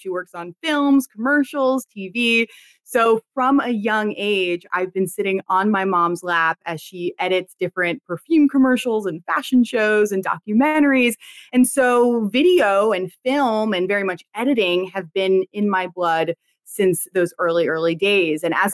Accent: New York City, New York, United States; And I grew up in New York City. I graduated and went off to college in Los Angeles.

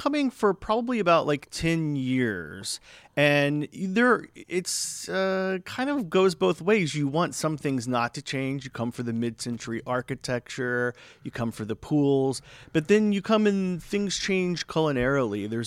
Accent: Florida, United States; But I'm originally from Florida, so

